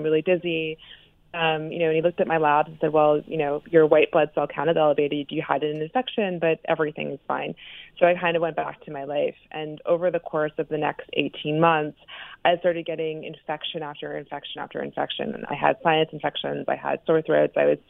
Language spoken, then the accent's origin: English; Florida, United States; I grew up in Florida and didn't travel much, but, was always fascinated by foreign languages and foreign cultures.